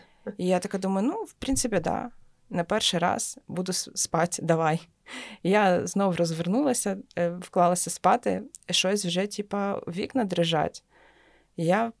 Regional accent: Kyiv, Kyiv City, Ukraine; коли ми під'їжджали до Києва, люди навпаки з Києва виїжджають. А я їду і думаю, блін, типу, це моє рідне місто

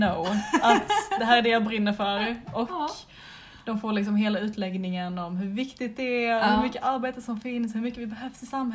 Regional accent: Malmö, Skåne, Sweden; Jag är malmit, ända in i hjärtat.

